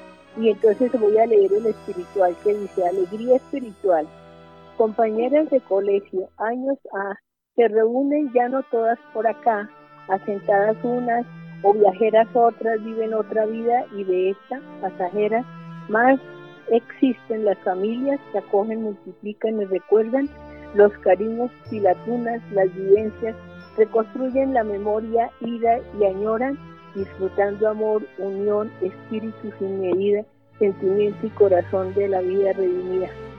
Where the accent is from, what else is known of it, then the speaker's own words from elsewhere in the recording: Bogotá, Colombia; Sí, claro que soy rola. A mí no es que reniegue de Bogotá, sino que tengo más el temperamento de mis abuelos y mi papá, que fueron santanderianos, y mi mamá, que era antioqueña, nació en Ibagué, pero su familia fue toda antioqueña.